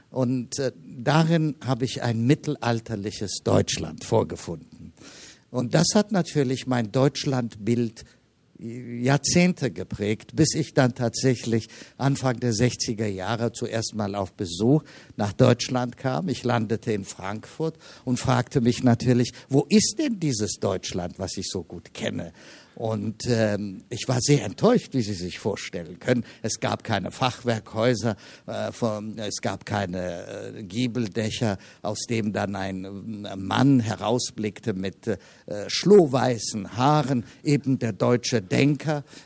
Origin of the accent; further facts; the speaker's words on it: Addis Ababa, Ethiopia; moved away as an adult; now in Germany; Wie Sie richtig sagten, habe ich eine deutsche Vergangenheit. Ich wurde in Äthiopien geboren, hatte deutsche Erzieherinnen und Gouvernanten, ging auf die deutsche Schule in Addis Abeba, habe dort mein Abitur gemacht, kam nach Deutschland zum Studium in Tübingen, später in Frankfurt, promoviert.